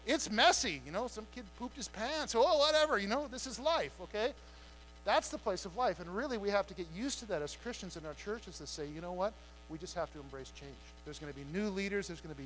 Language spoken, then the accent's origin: English; United States; I grew up in America. We used to call it the American dream, you know, a house, 2.3 minivans in a cul-de-sac.